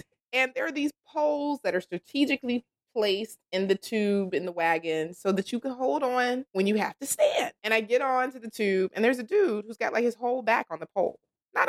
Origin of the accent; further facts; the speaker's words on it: the South, United States; Like, and so my thing is, I'm from the South